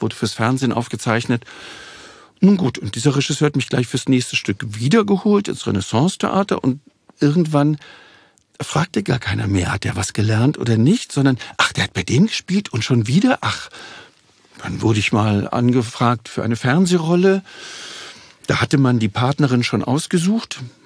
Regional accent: Berlin, Germany; Sag ich, bin nur aus Berlin. Nee, aber auch richtig hier aufgewachsen. Sag ich, bin ich doch.

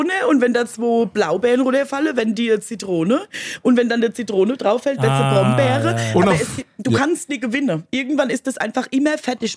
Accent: Mömlingen, Bavaria, Germany; born there; Also, gebürtig aus Mömmlingen. Das ist mir eigentlich auch wichtig.

